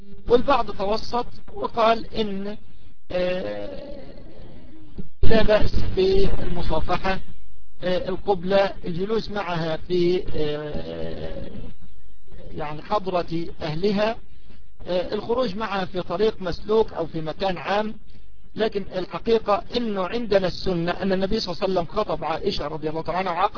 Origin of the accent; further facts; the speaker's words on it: Egypt; هذا أمر لا يستنكر سيما عندنا في مصر مثلا